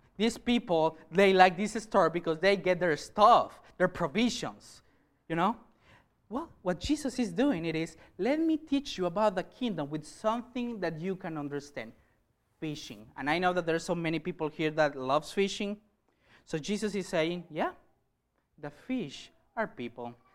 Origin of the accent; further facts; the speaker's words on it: Mexico; English is a second language; You know, I'm from Mexico.